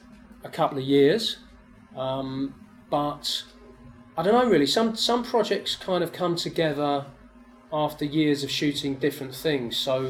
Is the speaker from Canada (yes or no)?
no; England, United Kingdom; I'm an Englishman photographing in India. I don't speak the language. My Hindi is awful